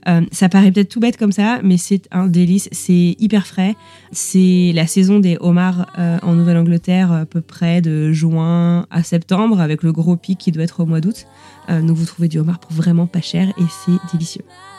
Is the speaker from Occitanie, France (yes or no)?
no; Brittany, France; je suis bretonne, précisons-le.